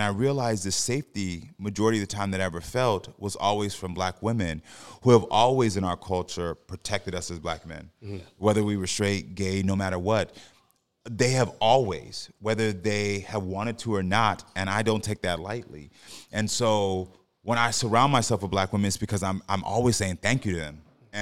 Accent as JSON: {"language": "English", "country": "Jamaica", "said": "for me as a black gay man, there was times in, you're part Jamaican, so you know I'm Jamaican."}